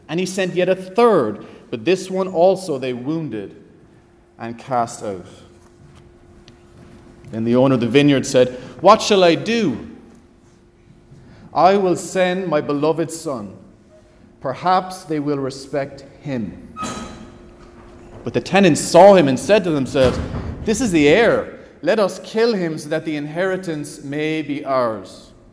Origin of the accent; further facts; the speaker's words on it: Cork, Munster, Ireland; accent: Cork; I felt like as I was traveling on the plane back, my Cork accent was just getting thicker, so it's wonderful to be here.